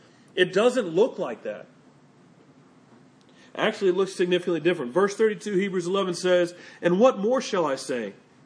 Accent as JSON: {"language": "English", "region": "Texas", "country": "United States", "tie": "born or raised there", "said": "Okay, I'm a Texan through and through, born and raised."}